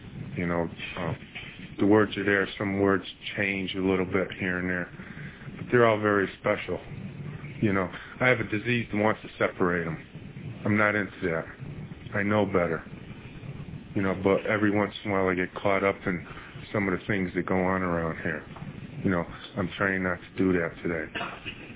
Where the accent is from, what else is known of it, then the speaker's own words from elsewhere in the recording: Connecticut, United States; I come from Connecticut